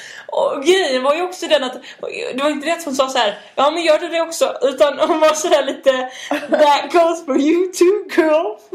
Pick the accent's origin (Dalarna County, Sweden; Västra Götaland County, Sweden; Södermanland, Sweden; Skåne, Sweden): Skåne, Sweden; Malmö; jag är också från Malmö.